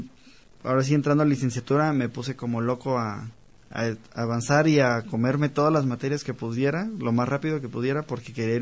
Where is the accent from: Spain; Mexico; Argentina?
Mexico; Lagos de Moreno, Jalisco; also born or lived in Guadalajara; tengo 29 años. Nací en Guadalajara, pero ahora sí que aquí Lagos fue la tierra que me vio crecer. Porque me vine a vivir cuando tenía, me parecen 4 años.